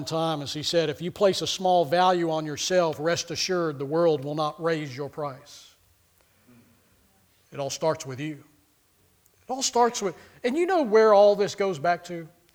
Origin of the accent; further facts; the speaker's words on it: Texas, United States; I'm from Texas.